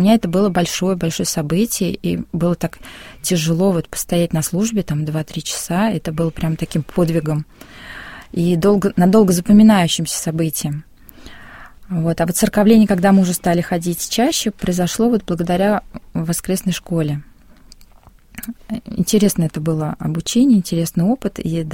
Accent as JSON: {"language": "Russian", "region": "Saratov Oblast", "country": "Russia", "said": "Хотя я жила в другом городе, я из Саратовской области"}